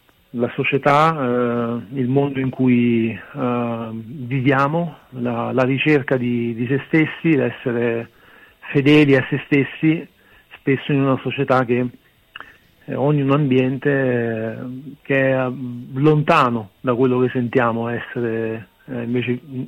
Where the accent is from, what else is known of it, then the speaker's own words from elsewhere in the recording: Naples, Campania, Italy; now in Milan, Italy; siamo di Napoli e Lorenzo è salentino.